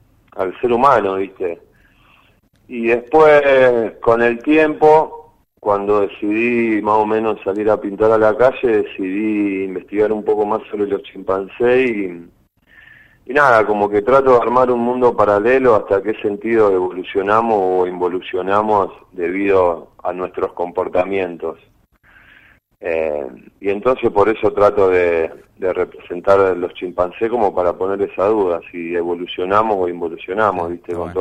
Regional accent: Argentina; como argentino y como hincha de Newell y como artista callejero

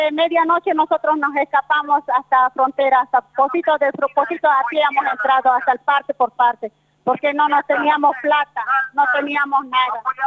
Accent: Santa Cruz, Bolivia; also born or lived in Sucre; now in Salta, Argentina; Yo soy de Sucre. Yo crecí en Santa Cruz.

